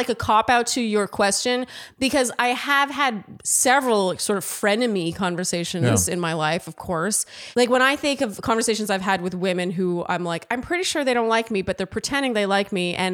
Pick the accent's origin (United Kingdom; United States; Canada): Canada; maybe I'm too Canadian